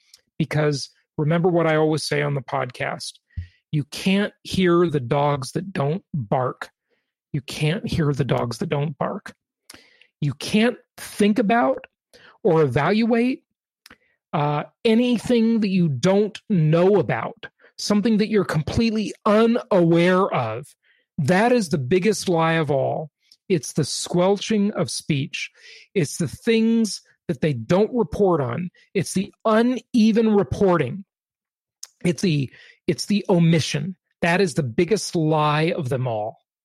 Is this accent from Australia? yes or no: no; Los Angeles, California, United States; I lived in Orange County at the time. I grew up in Los Angeles, so I knew all those areas where this was happening.